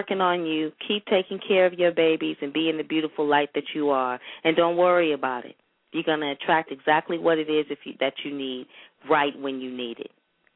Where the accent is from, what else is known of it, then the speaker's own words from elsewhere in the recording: California, United States; I'm from the Bay Area.